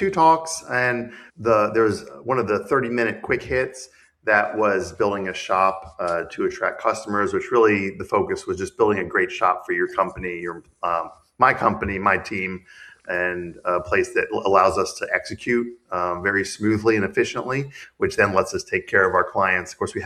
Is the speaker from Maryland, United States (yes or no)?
yes; Bethesda, Maryland, United States; I grew up in Bethesda, Maryland, a suburb of D.C. So basically, I'm a Washington, D.C. native.